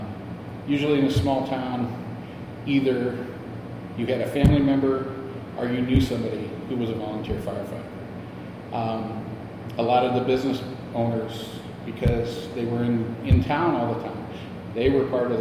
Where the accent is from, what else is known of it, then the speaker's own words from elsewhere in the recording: Maryville, United States; Growing up in Maryville, at the intersection of Main and Donk Street, they always put a Christmas tree up every year in the middle of the intersection.